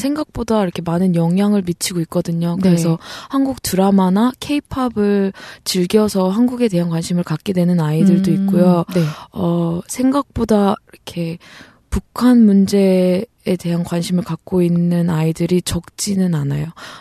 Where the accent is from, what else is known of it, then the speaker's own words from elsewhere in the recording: United States; now in South Korea; 미국에서 태어나고 거기에 계속 살아왔다가 5살 때 잠깐 한국에 나왔다가 2013년도에 1년 동안 한국에서 공부하게 됐어요.